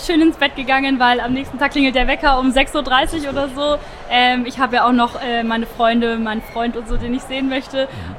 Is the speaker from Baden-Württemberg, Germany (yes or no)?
no; Munich, Bavaria, Germany; Ja, ich finde als Münchner ist es schon eine Pflicht, dass man total da ist.